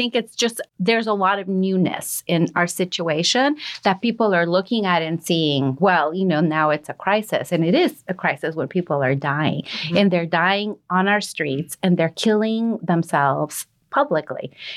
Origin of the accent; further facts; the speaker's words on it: El Salvador; I'm from El Salvador.